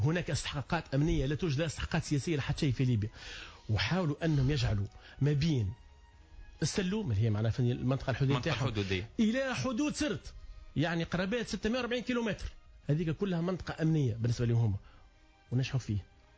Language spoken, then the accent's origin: Arabic; Tunisia; لو بيرسونيل بوليتيك اللي عندنا في تونس ما يفهمش لا في الجو السياسية لا حتى شيء